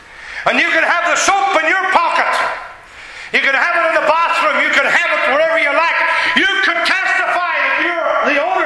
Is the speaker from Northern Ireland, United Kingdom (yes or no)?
yes; Northern Ireland, United Kingdom; I knew I was just from Ireland here, Northern Ireland, I'm an Ulster man.